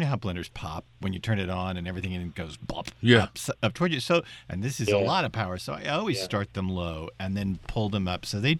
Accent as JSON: {"language": "English", "region": "the South", "country": "United States", "said": "Let me tell you about it, because I'm from the South."}